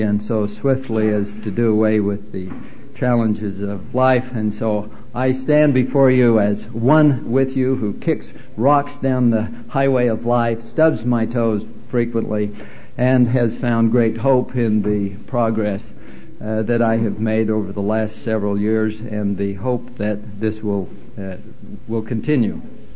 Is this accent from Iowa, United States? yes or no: no; Cedar City, Utah, United States; This sounds like it might be... It's okay. I grew up in Cedar City.